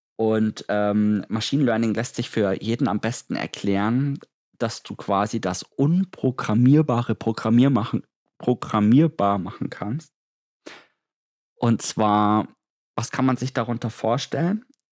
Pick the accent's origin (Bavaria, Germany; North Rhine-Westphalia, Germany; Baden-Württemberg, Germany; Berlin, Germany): Bavaria, Germany; Nuremberg; ich komme aus Nürnberg